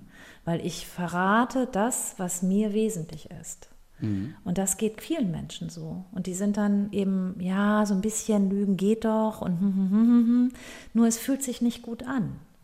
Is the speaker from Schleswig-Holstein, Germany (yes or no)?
yes; Schleswig-Holstein, Germany; Also ich komme ja nicht aus dem Ruhrgebiet, ich bin in Nordfriesland aufgewachsen und ich fühle mich hier, glaube ich, deshalb so wohl und lebe schon über 20 Jahre hier